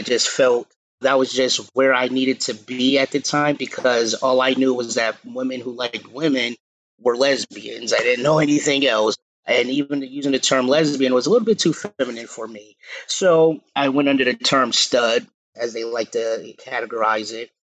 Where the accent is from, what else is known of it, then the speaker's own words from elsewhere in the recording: New Haven, Connecticut, United States; Yeah, so I grew up in New Haven, Connecticut, born and raised.